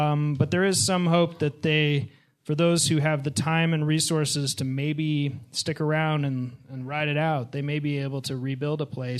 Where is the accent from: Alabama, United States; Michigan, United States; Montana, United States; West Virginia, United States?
Montana, United States; Missoula; When I grew up, I heard about the 1910 fires. We'd go hiking behind where we grew up in Missoula and go hiking up into the burned areas